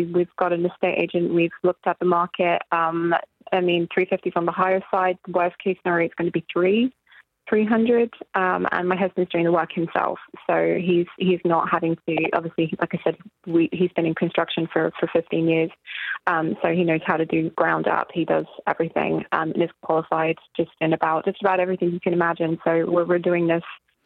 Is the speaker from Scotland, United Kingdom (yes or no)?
no; Poole, South West England, United Kingdom; moved away as an adult; From Poole, from Dorset.